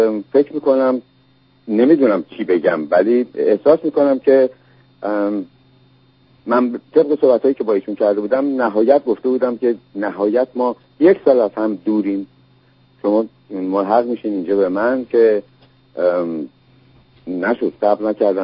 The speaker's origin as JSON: {"language": "Persian", "country": "Iran", "said": "ما ایرانی هستیم،"}